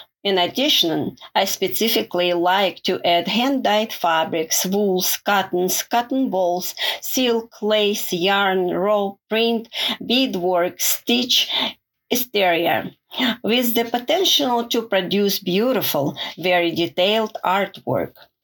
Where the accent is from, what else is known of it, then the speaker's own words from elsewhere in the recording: Russia; moved away as an adult; now in Andrews, United States; I'm from Andrews, Texas, and originally from Russia. As a young adult, I graduated from a music college and got a bachelor's degree in child psychology from a university in Russia.